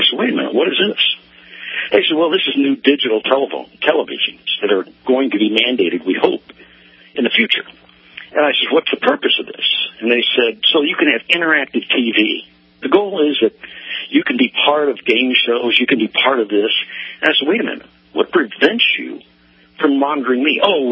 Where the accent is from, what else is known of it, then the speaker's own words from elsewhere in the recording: Texas, United States; I'm an expat from Texas.